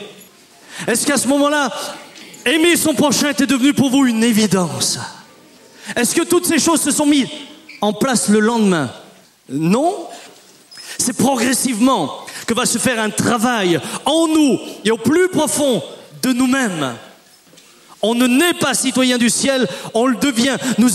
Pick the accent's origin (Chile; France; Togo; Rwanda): France; born there; Je suis né en France et je suis français. D'ailleurs, je bénis Dieu d'être né dans ce pays.